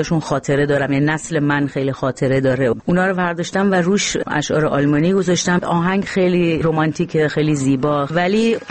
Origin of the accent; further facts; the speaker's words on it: Iran; now in Germany; مثلا من از ایران میام، من از دست دوتا دیکتاتور جون سالم در بردم